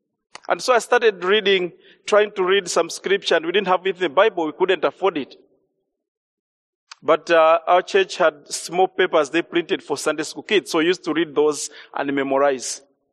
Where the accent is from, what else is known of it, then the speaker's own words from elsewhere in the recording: Malawi; I was born in Malawi at a mission station called Nkoma. That's where the early Dutch Reformed Church planted their first church in Nkoma. So my village is 5 kilometers from Nkoma.